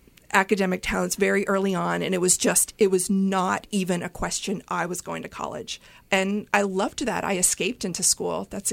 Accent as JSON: {"language": "English", "region": "Appalachia", "country": "United States", "tie": "born or raised there", "said": "Granted, I grew up in Appalachia, you know, not a city"}